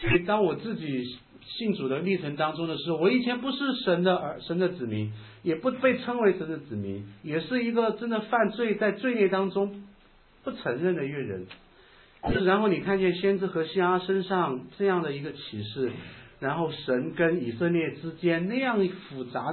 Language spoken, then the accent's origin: Chinese; China; 如果选我们中国人可能没有那么糟糕